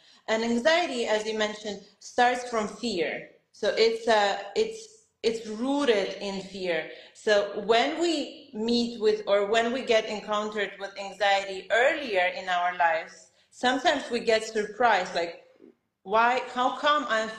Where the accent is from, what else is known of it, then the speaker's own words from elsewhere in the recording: Estonia; now in Lithuania; I'm originally from Estonia, live in Lithuania.